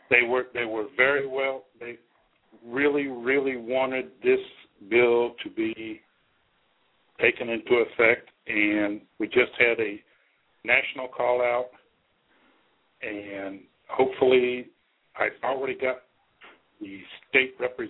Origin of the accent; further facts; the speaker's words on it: Belton, Texas, United States; I'm from Belton.